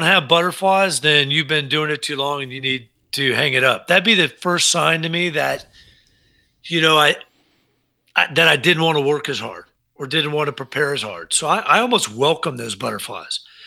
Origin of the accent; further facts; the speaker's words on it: Miami, Florida, United States; And I was fortunate enough growing up in Miami to get to know J.B. really well.